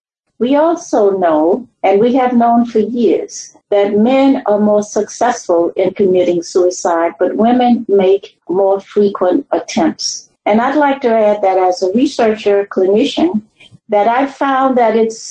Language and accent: English; Florida, United States; it's my home state, Florida, is in this middle category.